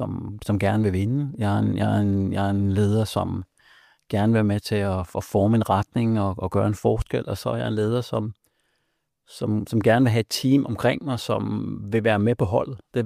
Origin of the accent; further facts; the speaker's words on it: Milbølges Leje, North Denmark Region, Denmark; Den måde, jeg er vokset op i Milbølges Leje, en lidt mindre landsby op nordpå